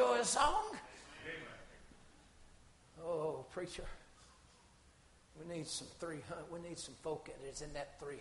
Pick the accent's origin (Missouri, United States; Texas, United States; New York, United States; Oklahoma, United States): Missouri, United States; also born or lived in Georgia; My daddy pastored in Missouri. We're from Georgia. Clarify. Dad pastored in Missouri, and I was a little boy. In the middle, it was the 70s, but we lived in the 50s.